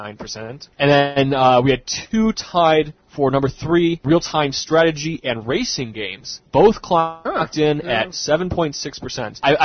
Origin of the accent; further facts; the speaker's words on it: United States; Well, no, I'm an American. How am I supposed to know these things?